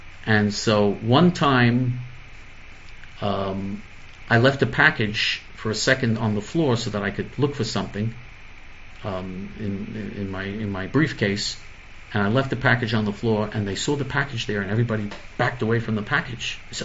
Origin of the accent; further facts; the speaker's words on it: Brooklyn, New York, United States; When I was a child, I grew up in Sheepshead Bay, which is in southern Brooklyn, and that would probably be my favorite neighborhood.